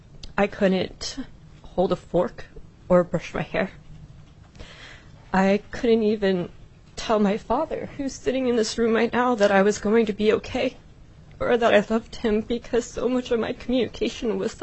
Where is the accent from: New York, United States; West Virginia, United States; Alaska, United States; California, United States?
Alaska, United States; Anchorage; I'm from Anchorage.